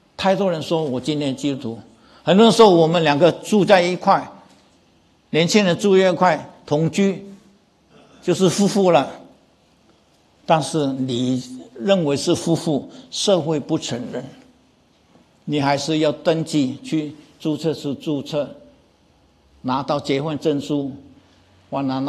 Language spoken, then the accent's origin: Chinese; Guangdong, China; 我们广东人就说自己会完成